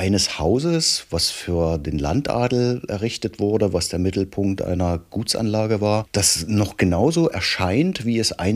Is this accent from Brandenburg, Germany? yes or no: no; Saxony, Germany; born there; moved away as an adult; Also ich bin in Sachsen geboren und bin nach meiner Militärzeit zu DDR-Zeiten nach Berlin gegangen, um da Wirtschaft zu studieren.